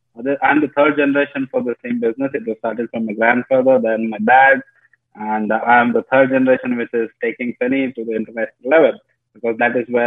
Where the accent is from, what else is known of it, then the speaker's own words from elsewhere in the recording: Goa, India; now in Bangalore, India; So basically, I'm from Goa. So due to my work schedule, I had to be here.